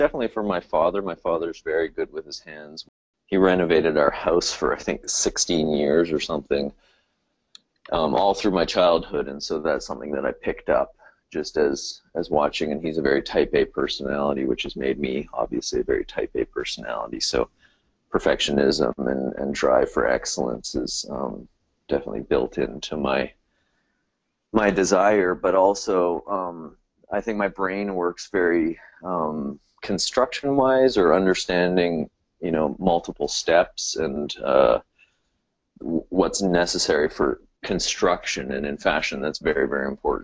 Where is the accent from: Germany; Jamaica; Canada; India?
Canada; Vancouver, British Columbia; moved away as an adult; now in New York, United States; So my background is I grew up in Vancouver, Canada, and then I moved when I was 18 to New York